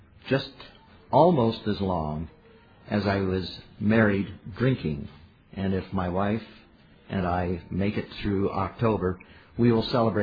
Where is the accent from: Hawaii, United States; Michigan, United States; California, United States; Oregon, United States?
California, United States; I am an alcoholic from Southern Californi